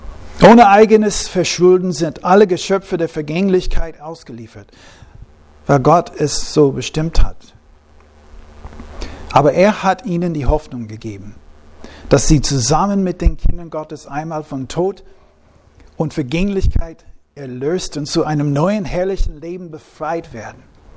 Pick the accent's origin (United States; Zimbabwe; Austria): United States; now in Germany; Damals war das eine sichere Sache in den Staaten, wo ich aufgewachsen bin.